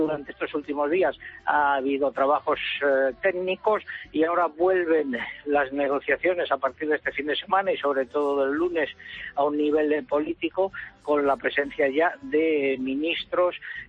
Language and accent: Spanish; Ávila, Castile and León, Spain; Yo siempre he ido a decir a los mayores de mi tierra en Ávila, que tú conoces también, que nieva menos que nevaba con anterioridad.